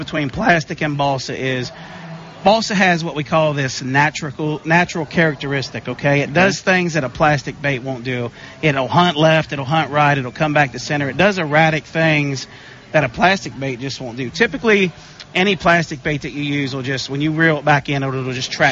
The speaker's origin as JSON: {"language": "English", "region": "Ohio River", "country": "United States", "tie": "born or raised there", "said": "I was born and raised on the Ohio River and, you know, shallow, muddy water fishing all the time, and that's what I grew up fishing"}